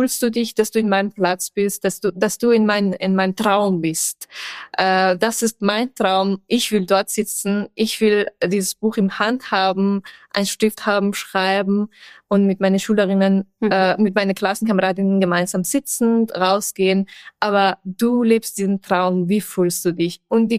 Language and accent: German; Afghanistan; German is a second language; aber ich bin froh, dass ich in Afghanistan aufgewachsen bin